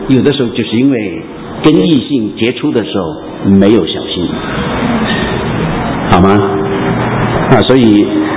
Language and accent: Chinese; China; 跟长辈有关，特别是我们中国人。